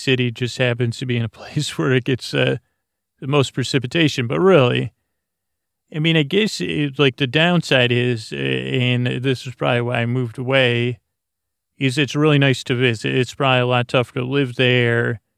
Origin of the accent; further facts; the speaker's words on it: Syracuse, New York, United States; let me take you all the way to Central New York to the 315 area code where I grew up in Syracuse, New York.